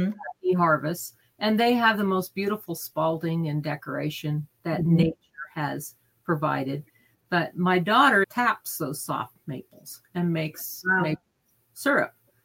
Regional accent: Kansas, United States; I grew up in Phillips County, which is rolling hills and beautiful country. Nemaha County is a lot like that, only with more trees.

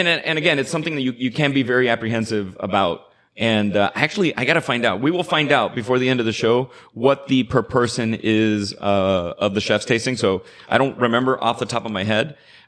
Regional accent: Miami, Florida, United States; now in California, United States; any city like my hometown, Miami, it rains a ton.

